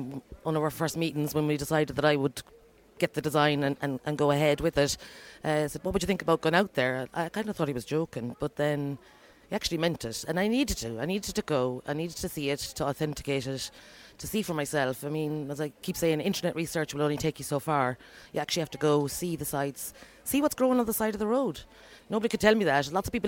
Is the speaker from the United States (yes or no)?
no; Connacht, Ireland; now in Dunleary, Ireland; Well, I live in Dunleary, but I'm originally from County Galway.